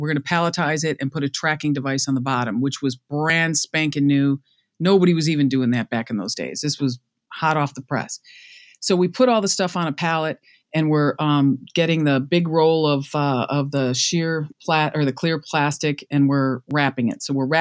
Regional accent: Chicago, Illinois, United States; now in Los Angeles, United States; I grew up in Chicago, but now I'm out in LA and I'd been here a couple of years.

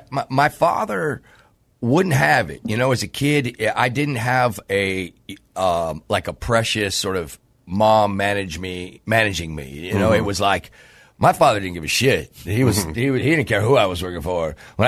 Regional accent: Canaan Canyon, California, United States; also born or lived in Van Nuys / Valencia / Newhall; I was born in Van Nuys, but I was raised out in Canaan Canyon. Then we moved out to Valencia, Newhall.

